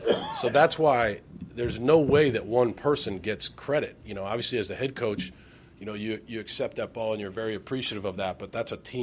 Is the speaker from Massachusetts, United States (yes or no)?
yes; Massachusetts, United States; I'm just kidding. I'm from Massachusetts.